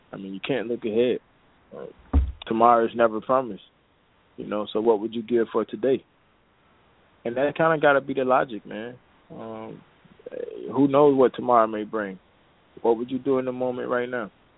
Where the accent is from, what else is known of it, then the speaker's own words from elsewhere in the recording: South Bay, Florida, United States; It's a real, real small town. Real, real small town. Probably 3,500 people, maybe.